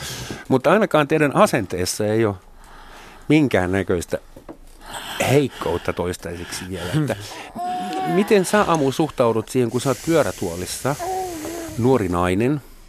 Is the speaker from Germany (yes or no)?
yes; Germany; Mun virallinen vamma on se, että mä olen Saksasta kotoisin.